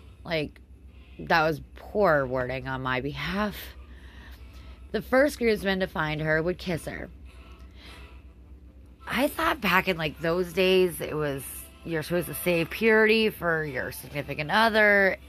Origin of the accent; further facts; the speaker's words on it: Pennsylvania, United States; For story number 4, we are going to my home state. The Hotel Bethlehem in Bethlehem, PA